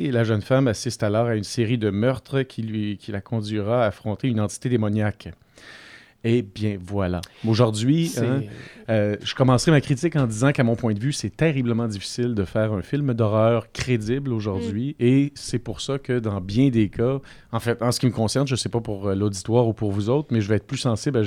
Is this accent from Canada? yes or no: yes; Quebec, Canada; accent: Québécois; Et là, pardonnez mon accent québécois en néerlandais. C'est très marqué.